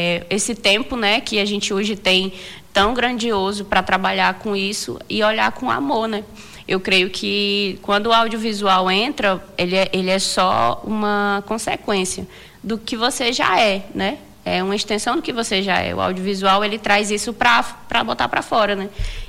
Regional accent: Acre, Brazil; Estou falando como acriana

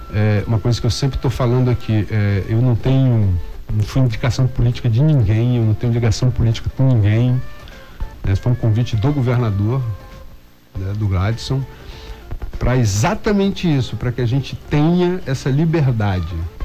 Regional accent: Acre, Brazil; Ah, sou do Acre, pô, não posso sair daqui, mas... Pô, eu saí daqui, né, e me tornei um campeão olímpico.

